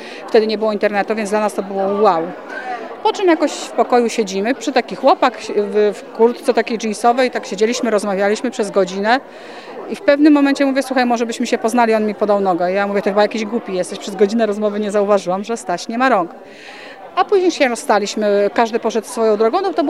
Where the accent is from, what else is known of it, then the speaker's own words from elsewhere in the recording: Lublin Voivodeship, Poland; now in Kraków, Poland; Ja pochodzę z Lubelszczyzny.